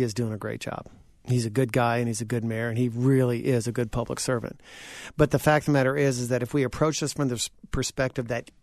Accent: West Lafayette, Indiana, United States; You know, growing up in West Lafayette, a lot of what I was exposed to in Lafayette, it was completely new.

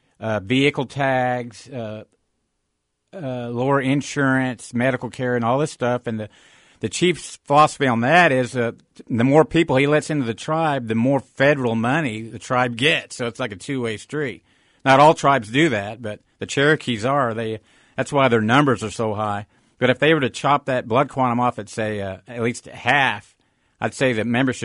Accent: Muskogee, Oklahoma, United States; Muskogee was and still is a racially diverse community, whites, Indians, and blacks, and now they're Asian, more Asians and Hispanics. But back when I was growing up there, it was mainly blacks, whites, and Indians.

